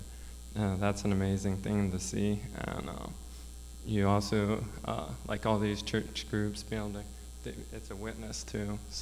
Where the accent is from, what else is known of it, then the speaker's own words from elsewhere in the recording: Houston, Texas, United States; this year, Hurricane Harvey hit my hometown, Houston. And all my family and friends are there, or a lot of my family and friends.